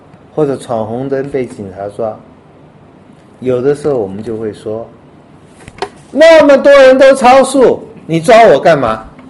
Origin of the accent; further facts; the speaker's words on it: Taiwan; 我是台湾的，来到任何一个国家都是比较哎呦，语言也不通啊